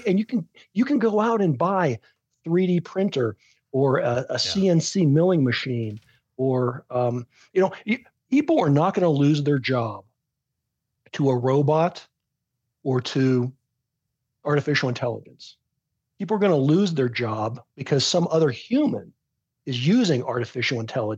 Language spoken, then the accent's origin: English; Pittsburgh, Pennsylvania, United States; I grew up in Pittsburgh in the 1960s and 70s.